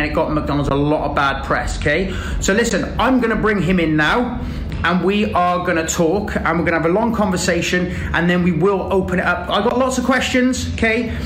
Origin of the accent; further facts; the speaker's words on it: South West England, United Kingdom; accent: West Country; whenever I speak to somebody with a West Country accent, my West Country accent comes out.